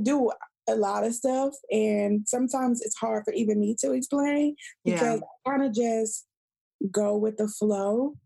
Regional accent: Detroit, Michigan, United States; I'm from Detroit. You don't know what I've been through.

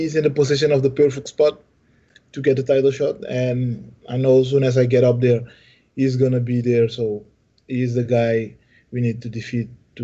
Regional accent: Suriname; Suriname is close to Brazil, close to Guyana, it's in the Caribbean.

